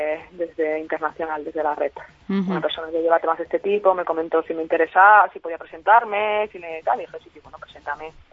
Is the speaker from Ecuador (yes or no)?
no; Spain; También es cierto que como españoles, españolas, siempre nos parecen muy complicadas estas cosas